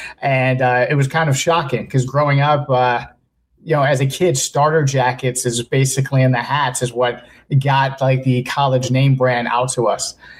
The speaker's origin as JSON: {"language": "English", "town": "Bronx", "region": "New York", "country": "United States", "said": "And, well, she's from Manhattan. You know, she says I'm from the Bronx, and but we met in a Bronx high school."}